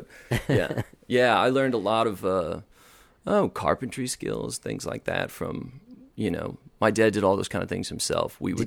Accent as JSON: {"language": "English", "town": "Boston", "region": "Massachusetts", "country": "United States", "tie": "born or raised there", "said": "Yeah, I grew up on the South Shore."}